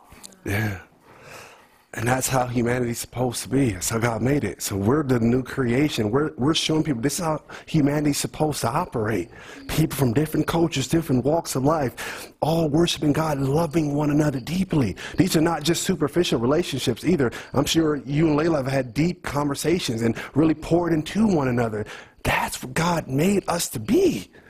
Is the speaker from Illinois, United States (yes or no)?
no; Oakland, California, United States; I'm from Oakland.